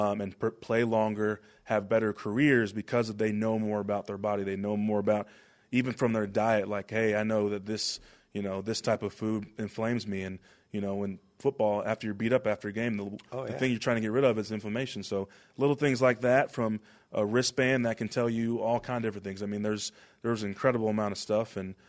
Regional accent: Dallas, Texas, United States; now in Buffalo, United States; I'm from Texas, you know. Even though I'm from Dallas, I prefer things to be a little slower.

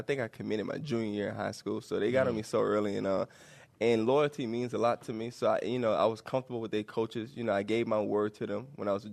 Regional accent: New Orleans, Louisiana, United States; I grew up in New Orleans, and it's just one of those things where, you know, I think, you know, growing up in a city like that makes you tough.

